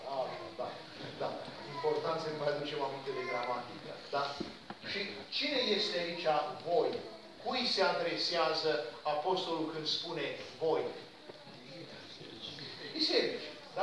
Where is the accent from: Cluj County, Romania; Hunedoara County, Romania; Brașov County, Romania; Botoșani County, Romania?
Cluj County, Romania; Cluj-Napoca; Eu m-am născut și am crescut la Cluj. Și dacă ați fost careva pe la Cluj, este Muzeul Satului și noi am locuit de la Muzeul Satului mai în jos. Era la marginea orașului